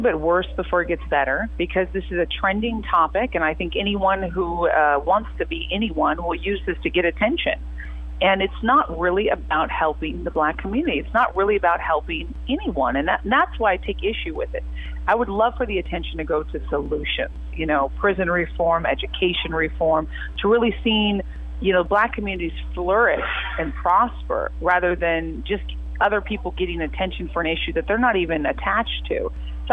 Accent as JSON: {"language": "English", "country": "United States", "said": "Well, as a woman, as an American, as a woman of color, and as a singer-songwriter"}